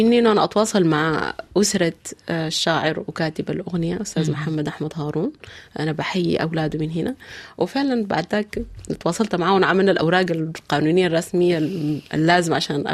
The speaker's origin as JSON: {"language": "Arabic", "country": "Sudan", "said": "أنا من السودان بغني. صحيح. أنا بنت، تعرف في السودان"}